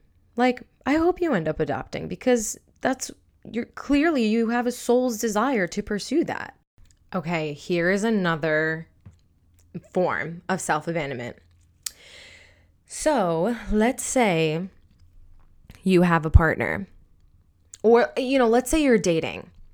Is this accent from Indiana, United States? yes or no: no; New York, United States; I was raised Muslim in New York during the time of 9/11.